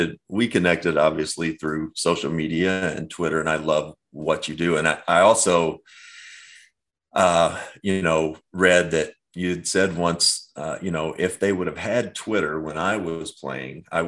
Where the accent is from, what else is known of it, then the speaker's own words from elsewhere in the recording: Kentucky, United States; I remember being interviewed as a young person growing up in Kentucky just because I could play basketball at 15, 16 years old.